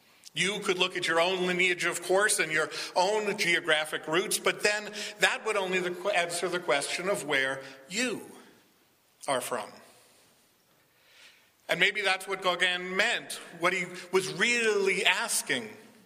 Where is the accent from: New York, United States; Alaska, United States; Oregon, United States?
New York, United States; Long Island; also born or lived in Boston / southern Maine / Cape Cod; I grew up on Long Island, New York, went to college in upstate New York, moved to Boston, and then to southern Maine, out to Cape Cod, and finally here.